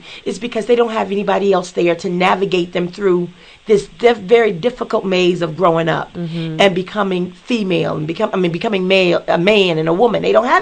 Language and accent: English; Illinois, United States; Yes, I grew up in Cabrini.